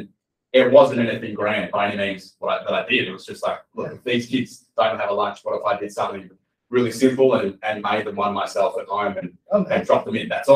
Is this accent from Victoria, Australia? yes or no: yes; Shepparton, Victoria, Australia; It all actually started in Shepparton, my hometown, country Victoria, nearly 10 years ago in 2013.